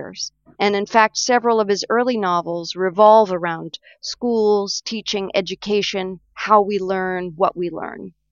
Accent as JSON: {"language": "English", "town": "Paris", "region": "Île-de-France", "country": "France", "tie": "born or raised there", "said": "I was born in Paris, to American parents. I grew up hearing and speaking French at home."}